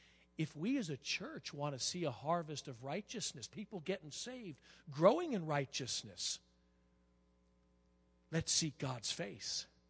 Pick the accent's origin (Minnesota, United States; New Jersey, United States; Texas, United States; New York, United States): New York, United States; Staten Island; born there; also born or lived in Poconos, Pennsylvania; I mean, I was born in Staten Island, New York, you know. They didn't have farms over there.